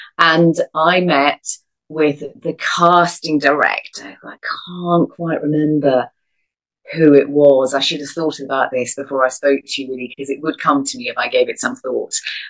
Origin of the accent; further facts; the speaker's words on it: Scotland, United Kingdom; I mentioned that I was really Scottish, you know, and so they thought it'd be nice if I did my Scottish accent or whatever.